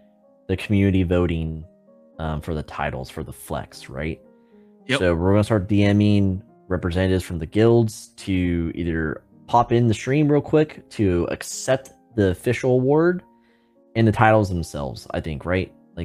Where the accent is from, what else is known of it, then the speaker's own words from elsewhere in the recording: St. Petersburg, Florida, United States; which I'm from St. Pete, so like I saw … live all the time in downtown, like 10 minutes from my house.